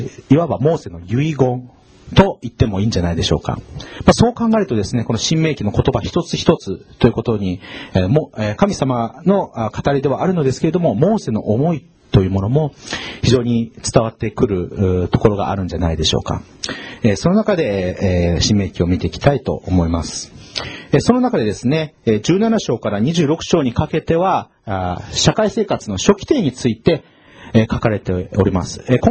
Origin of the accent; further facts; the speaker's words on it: Kagawa, Japan; 年齢は37歳でございます。で出身は香川県の出身でして、一昨年の夏にですね、神様から牧師になるようにと署名を受けて、こちらに来ました。